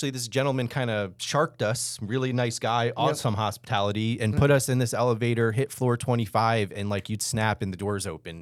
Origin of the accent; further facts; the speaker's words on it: New Jersey, United States; So like the story of that day is we got a New York slice, and I'm from New Jersey.